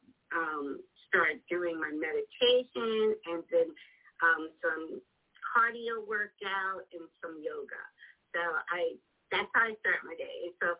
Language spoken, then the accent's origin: English; New Jersey, United States; born there; I was born in New Jersey, North New Jersey.